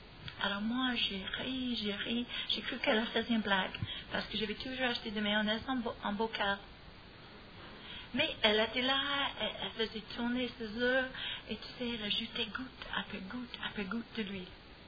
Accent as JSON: {"language": "French", "country": "United States", "second_language": "French", "said": "Pour moi, en tant qu'Américaine, c'est un miracle"}